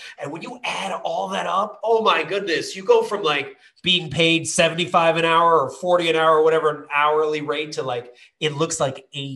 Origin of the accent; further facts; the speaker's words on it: Chicago, Illinois, United States; Now, I live in Chicago right now. I'm from Chicago. I also live in California.